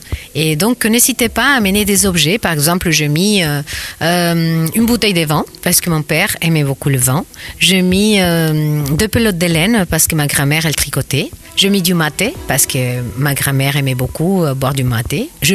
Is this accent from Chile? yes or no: yes; Chile; Bonjour, je suis originaire du Chili.